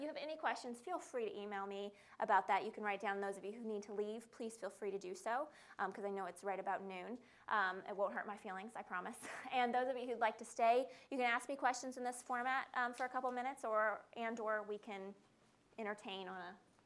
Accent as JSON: {"language": "English", "region": "the South", "country": "United States", "said": "I'm from the South, and I think that's both true regionally and internationally"}